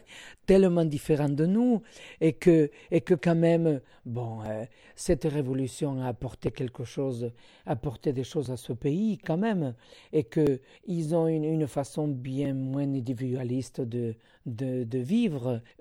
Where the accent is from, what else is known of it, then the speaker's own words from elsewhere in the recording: Spain; Alors, je suis espagnole.